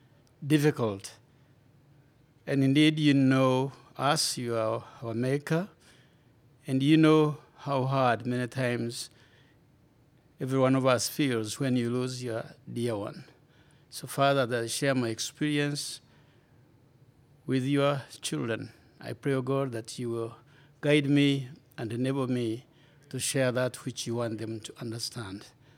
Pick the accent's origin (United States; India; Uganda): Uganda; I come from Uganda, Africa.